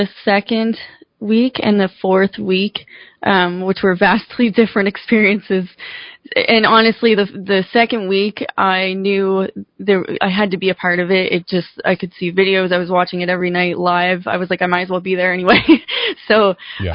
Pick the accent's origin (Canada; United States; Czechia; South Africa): Canada; Grand Manan Island, New Brunswick; I'm from Graminan Island, New Brunswick, and we actually, it's like population, I don't know, 2,400 people.